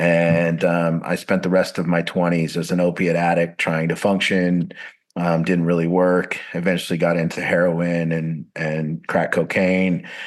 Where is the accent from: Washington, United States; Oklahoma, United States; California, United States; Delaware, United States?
Washington, United States; Seattle; Yeah, I'm from the Seattle King County area.